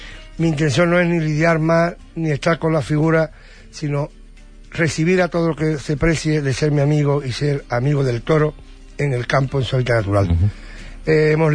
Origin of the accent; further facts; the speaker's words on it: Rociana del Condado, Andalusia, Spain; born there; en Rociar del Condado, que es mi pueblo natal